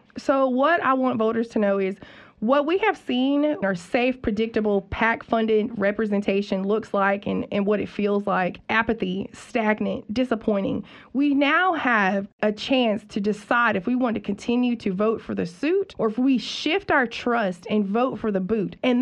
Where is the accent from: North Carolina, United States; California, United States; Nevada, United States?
North Carolina, United States; Mebane; I'm a citizen of the Okanichi Band of the Saboni Nation. I am from Mebin, and you're welcome here.